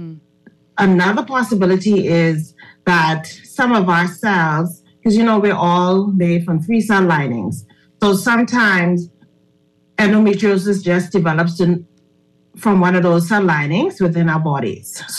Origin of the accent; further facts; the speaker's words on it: Fox Hill, New Providence, Bahamas; I am from Fox Hill. I hail from the Fox Hill community.